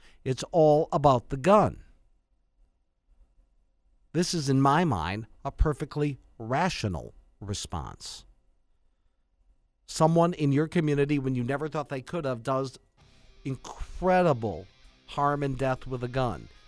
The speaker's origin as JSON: {"language": "English", "town": "Coleman", "region": "Wisconsin", "country": "United States", "tie": "born or raised there", "said": "Merrill, Howard's Grove, Michicot, even Coleman, my hometown."}